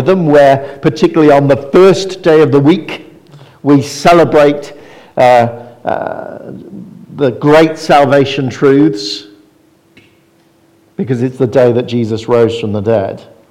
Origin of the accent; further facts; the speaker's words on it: South West England, United Kingdom; And I grew up in Devon on a farm in a family absolutely steeped in tradition.